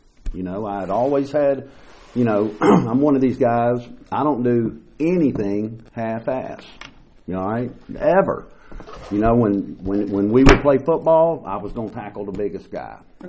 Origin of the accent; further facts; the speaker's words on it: Nashville, Tennessee, United States; I grew up in Nashville, Tennessee, raised by a single mother.